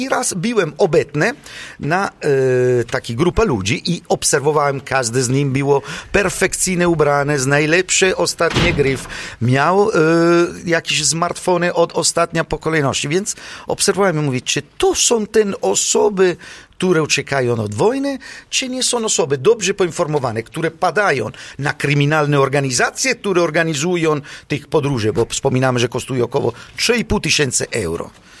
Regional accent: Syracuse, Sicily, Italy; Polish is a second language; Oczywiście ja pochodzę z Sycylii, w taki punkt Syrakuza

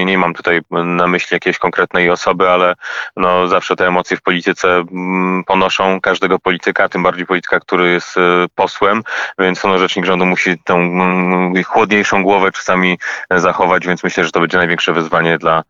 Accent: Słupsk, Pomeranian Voivodeship, Poland; Ja jestem Słupszaninem, pochodzę ze Słupska, prawnikiem z wykształcenia

